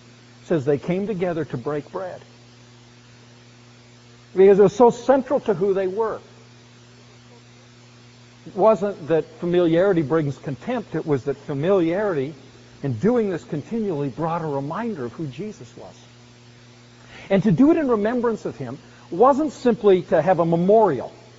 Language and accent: English; Canada; But even as a Canadian coming to that wall when I was there, it was an enormously moving experience.